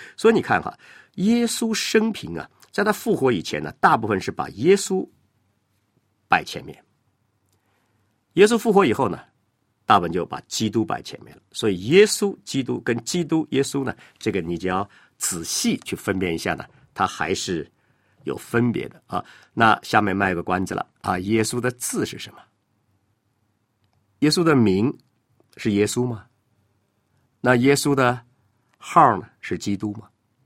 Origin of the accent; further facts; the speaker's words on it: China; 所以如果我们用这个我们中国人比较了解的概念哈，我们中国有名字对吧，有号，有字，有这三样嘛。